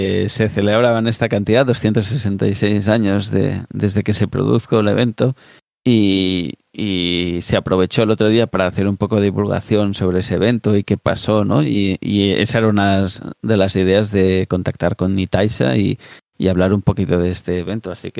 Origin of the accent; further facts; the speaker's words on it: Catalonia, Spain; Que yo soy catalán